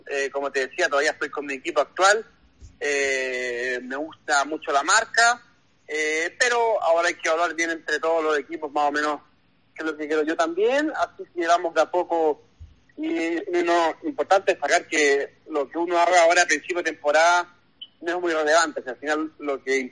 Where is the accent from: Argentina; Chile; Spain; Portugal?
Chile; o yo que vengo de Chile